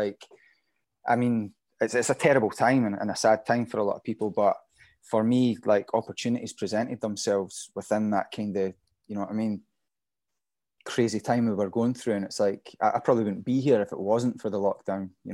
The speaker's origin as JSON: {"language": "English", "town": "Dunfermline", "region": "Scotland", "country": "United Kingdom", "said": "So we're from Dunfermline. That's where … came from"}